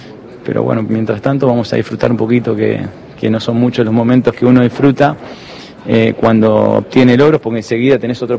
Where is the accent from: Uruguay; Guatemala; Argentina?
Argentina; Yo soy argentino y nací en nuestro fútbol